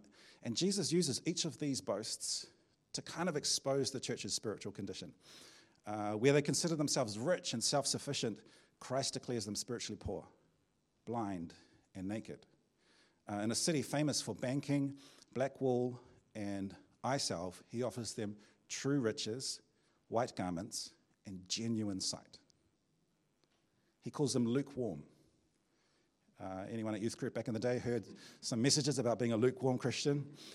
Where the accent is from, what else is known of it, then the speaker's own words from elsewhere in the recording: Auckland, New Zealand; If there was a message to my hometown of Auckland, it might talk about how we are despised by many.